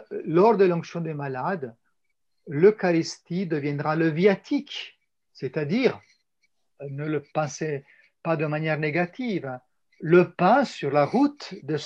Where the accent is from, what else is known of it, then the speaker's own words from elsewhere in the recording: Italy; Je suis italien, donc je suis un peu chauvin